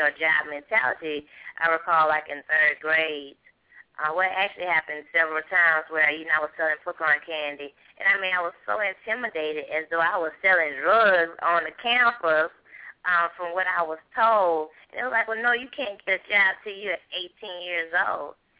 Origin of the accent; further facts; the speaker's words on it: Louisiana, United States; growing up in the Deep South. You know, I'm really originally from Louisiana.